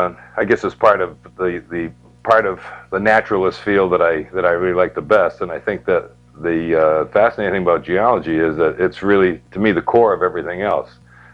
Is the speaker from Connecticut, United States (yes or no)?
yes; Sharon, Connecticut, United States; I was born in Sharon, a native, and I live in Sharon currently.